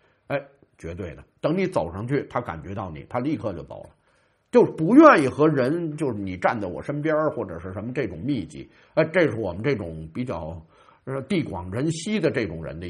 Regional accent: Beijing, China; 你比如说我是北京人嘛，我有上海朋友，我们处的还特别好。

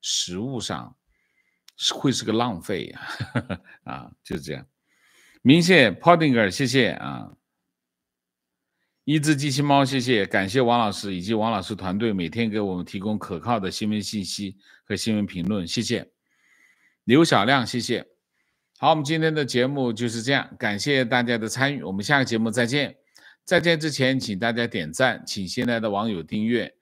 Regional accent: Jiangxi, China; 我是江西人，我可以吃很辣的菜

